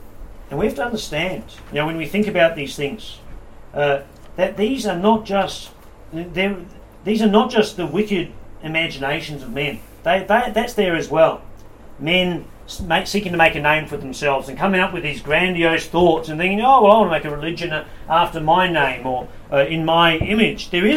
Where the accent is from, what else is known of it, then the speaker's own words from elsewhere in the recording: Hamilton, Waikato, New Zealand; Growing up in Hamilton, in New Zealand, there was a suburb